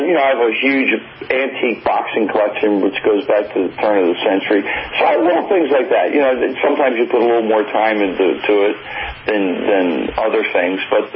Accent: Silver Spring, Maryland, United States; also born or lived in Potomac; So I grew up in Silver Spring, Maryland, and Potomac.

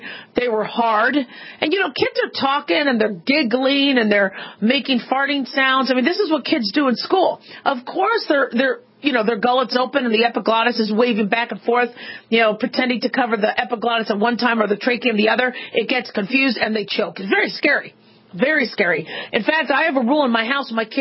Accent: Arizona, United States; I mean, when I grew up in Arizona, we had scorpions and spiders.

